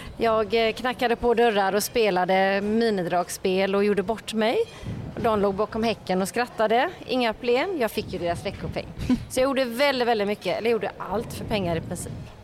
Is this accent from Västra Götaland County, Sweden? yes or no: yes; Partille, Västra Götaland County, Sweden; Jag kommer från Kohögen, alltså Kohög i Partille. Mm. Har faktiskt bokstavligen vuxit upp med kossorna.